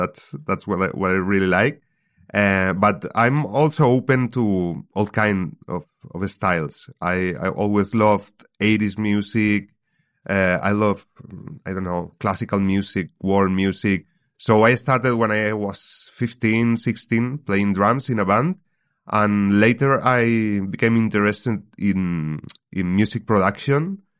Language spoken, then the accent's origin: English; Spain; I'm from Spain and I live in Alicante, on the coast.